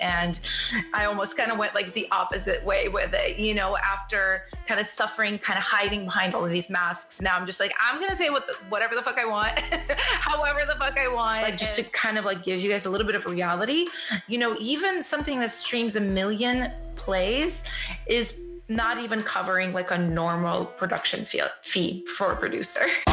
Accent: Russia; English is a second language; I'm actually originally from Russia

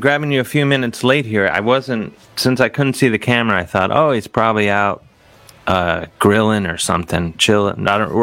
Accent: Ohio, United States; And I'm from Ohio. That's there's driving in Ohio.

